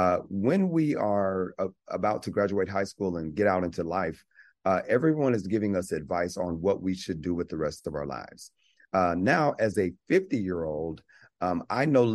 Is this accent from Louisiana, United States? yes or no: yes; Louisiana, United States; And I say jambalaya because I'm from Louisiana.